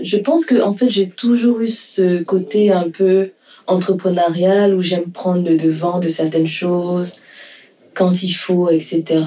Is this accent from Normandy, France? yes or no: no; Île-de-France, France; also born or lived in Côte d'Ivoire / Nancy; je suis née en région parisienne, en France, et puis j'ai passé une partie de mon enfance en Côte d'Ivoire, et puis je suis revenue en France, donc à Nancy, où j'ai étudié